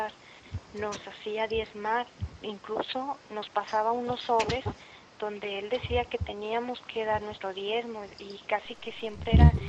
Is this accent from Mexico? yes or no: yes; Mexico; now in Spain; cuando estuve viviendo allá en México, ahorita estoy viviendo aquí en España, pero cuando estuve viviendo en México, yo soy mexicana